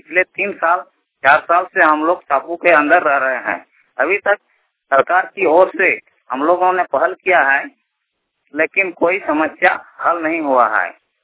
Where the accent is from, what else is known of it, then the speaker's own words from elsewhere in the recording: Rampur, Jharkhand, India; मैं ग्राम रामपुर का रहने वाला हूँ जो मसलिया प्रखंड के अंतर्गत आता है।